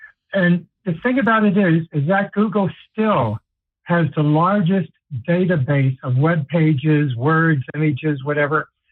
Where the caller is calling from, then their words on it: Santa Clara, California, United States; I'm calling from Santa Clara.